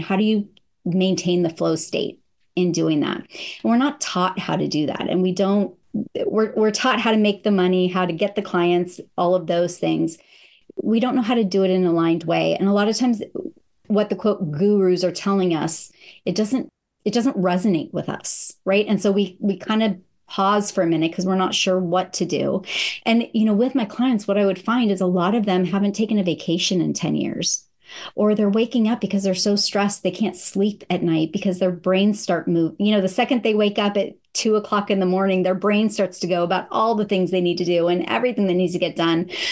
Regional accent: San Diego, California, United States; also born or lived in San Francisco; So I am currently living in North Carolina, but I grew up in California, San Diego and San Francisco.

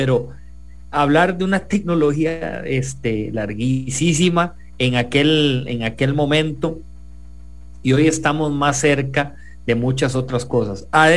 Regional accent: Costa Rica; ¿esto qué nos importa a nosotros como costarricenses?

